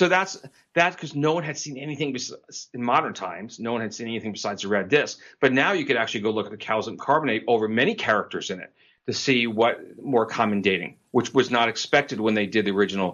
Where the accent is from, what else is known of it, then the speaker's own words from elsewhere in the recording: New York, United States; You know, I grew up in the New York area, and I had a lot of Jewish friends